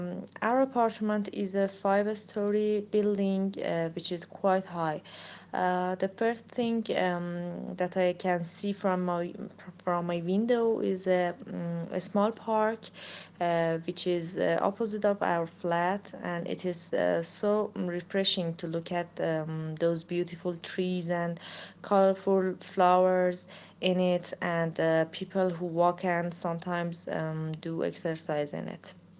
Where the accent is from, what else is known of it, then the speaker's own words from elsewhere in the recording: Borujerd, Lorestan, Iran; English is a second language; My hometown, Burujerd, is located in the west of Iran